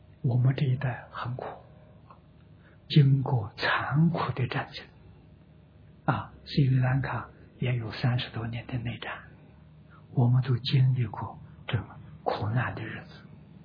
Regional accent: Anhui, China; 桐城距离我的老家很近，大概就30公里。啊，所以是家乡人。

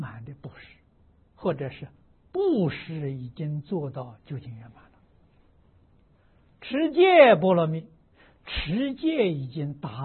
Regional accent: China; 我们中国人习惯的是到家了

